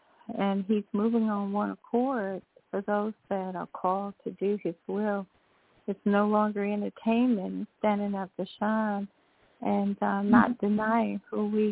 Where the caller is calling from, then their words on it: Georgia, United States; Hi, LaShawn. … from Georgia.